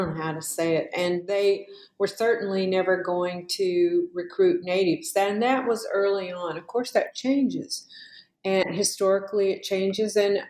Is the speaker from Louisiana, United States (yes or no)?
no; Oklahoma, United States; And because I'm an Oklahoma Choctaw, I'm from Oklahoma. And so we have the same language, only theirs is they consider more authentic than ours.